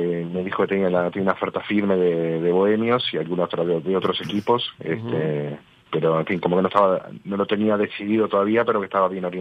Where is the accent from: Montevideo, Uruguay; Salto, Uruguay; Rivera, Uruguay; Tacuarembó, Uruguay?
Montevideo, Uruguay; now in Ciudad de la Costa, Uruguay; por más que soy montevideano